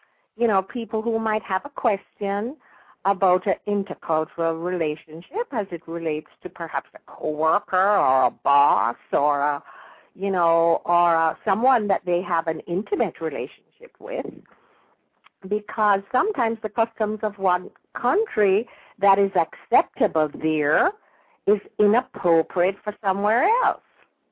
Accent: Jamaica; when I grew up in Jamaica, I know how it smells

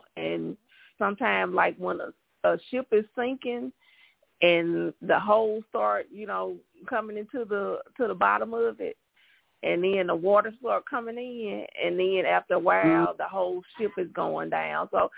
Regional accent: Mississippi, United States; Well, I am a Southern girl by nature. I'm from Mississippi.

